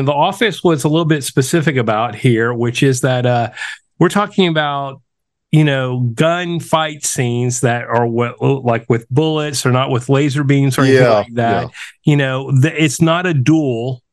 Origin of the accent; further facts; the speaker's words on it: Louisiana, United States; I'm a big fried shrimp eater, like it, you know, being Cajun, gotta like the fried shrimp.